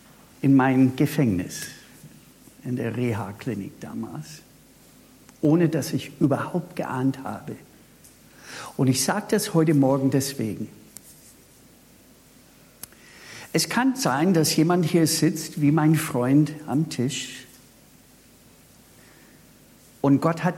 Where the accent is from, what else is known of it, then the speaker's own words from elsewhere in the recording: Minnesota, United States; German is a second language; now in Germany; dass ich sicherlich nicht auf der Schwäbischen Alb geboren, aufgewachsen war und dass ich vom Ausland komme. Ja, woher kommen Sie? Aus Minnesota.